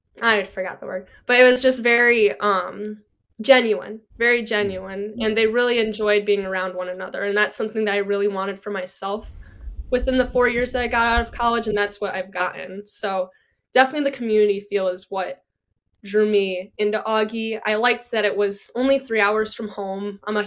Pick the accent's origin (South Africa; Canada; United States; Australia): United States; Midwest; even though I'm a Midwesterner, definitely never been my thing